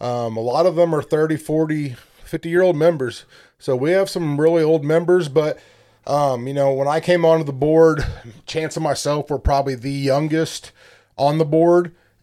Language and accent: English; United States; Born and raised on the Mississippi River, so I've been known to catfish.